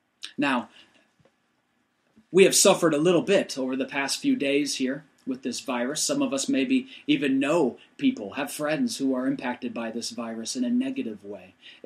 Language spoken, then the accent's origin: English; Michigan, United States; also born or lived in Utah / Indiana; we enjoyed life together growing up in Utah and then Michigan and Indiana and then back to Michigan again as the Lord directed my dad and mom.